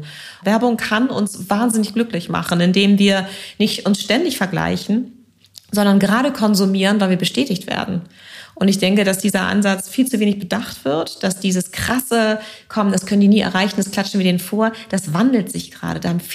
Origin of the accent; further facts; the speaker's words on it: United Kingdom; German is a second language; Aber ich bin ja Britin